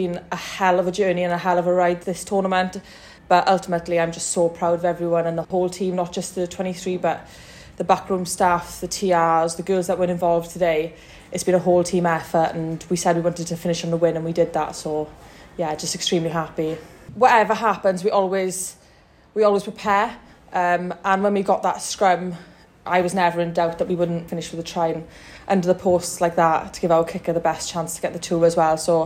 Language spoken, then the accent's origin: English; Wales, United Kingdom; And I love being Welsh, and the Welsh public really, really brought it today